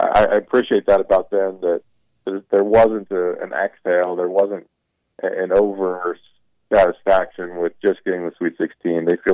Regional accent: Champaign, Illinois, United States; And no doubt, you know, I'm from Champaign.

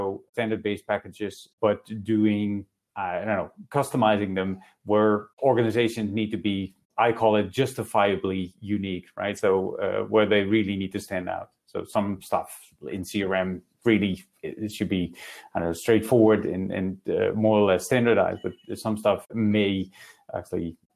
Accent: Netherlands; I'm from the Netherlands.

